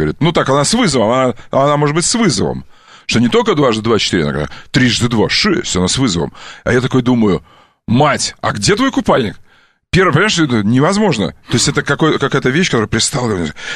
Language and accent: Russian; Russian Far East, Russia; У нас на Дальнем Востоке. Ты знаешь, что я дальневосточник?